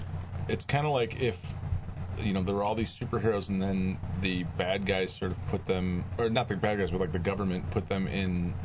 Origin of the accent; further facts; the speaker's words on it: Midwest, United States; maybe it's growing up in the Midwest